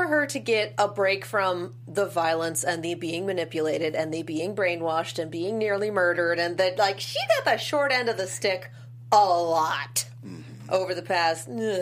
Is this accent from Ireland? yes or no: yes; Ireland; Like, honey, you don't know me. I'm Irish.